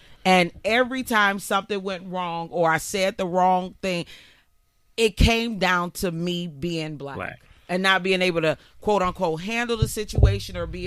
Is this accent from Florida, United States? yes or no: no; Detroit, Michigan, United States; Now, I'm born and raised in Detroit.